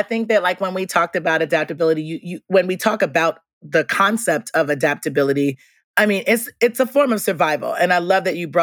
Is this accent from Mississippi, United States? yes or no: no; New York, United States; because I am from Central America, purely, like traced back many, many generations back. I grew up in New York.